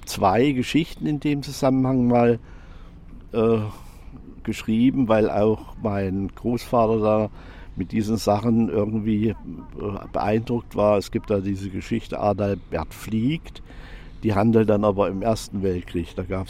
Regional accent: Bad Salzungen, Thuringia, Germany; wir hatten dann in Bad Salzung, wo ich herstamme, eine kleine Werkstatt gehabt.

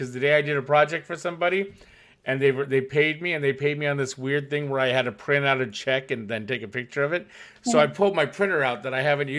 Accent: Iowa, United States; also born or lived in New York / Los Angeles; now in Texas, United States; And for me, it's like, I'm from Iowa originally. I said pop all the time.

